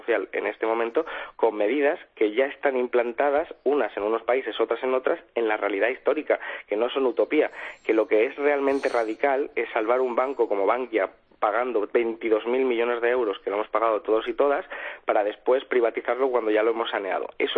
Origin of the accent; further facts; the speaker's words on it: Málaga, Andalusia, Spain; Yo soy de Málaga